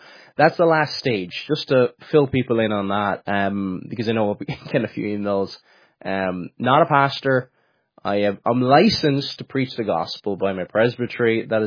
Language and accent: English; Cork, Munster, Ireland; I'm originally from Cork, and I don't have a typical Cork accent. I have a very, very strange accent.